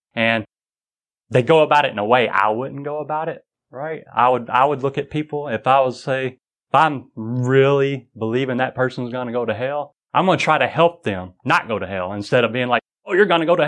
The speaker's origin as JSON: {"language": "English", "country": "United States", "said": "I'm a Christian, I'm raised a Baptist, and I'm an American"}